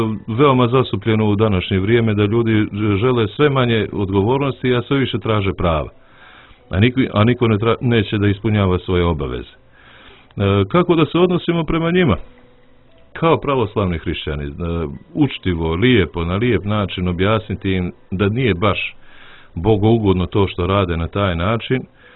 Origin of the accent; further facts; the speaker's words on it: Montenegro; što bi rekli kod nas u Crnoj Gori